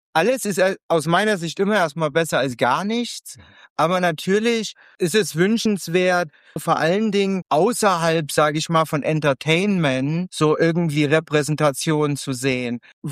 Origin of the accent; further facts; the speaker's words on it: Chemnitz, Saxony, Germany; ich komme ursprünglich aus Chemnitz